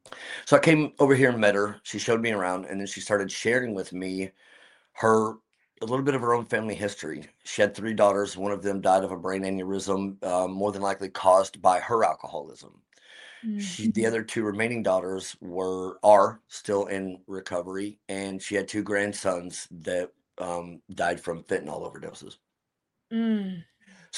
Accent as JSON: {"language": "English", "town": "Fort Worth", "region": "Texas", "country": "United States", "lives_now": "California, United States", "said": "I moved here from Fort Worth, Texas, Dallas area. Always wanted to live in California"}